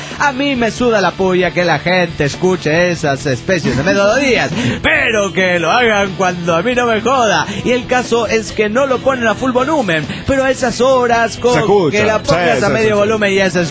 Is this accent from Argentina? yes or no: no; Puno, Peru; nosotros somos de Puno y queremos ser parte de la nueva galaxia.